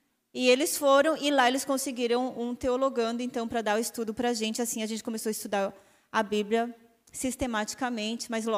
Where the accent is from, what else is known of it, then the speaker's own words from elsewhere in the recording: São Paulo, Brazil; Eu sou de São Paulo. E estava lá, então, fora de casa pela primeira vez.